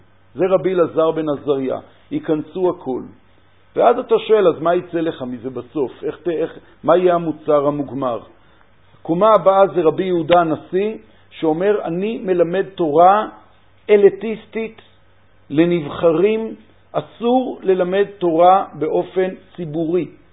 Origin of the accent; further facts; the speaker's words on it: Ramat Gan, Tel Aviv District, Israel; אבל כשאני גדלתי ברמת גן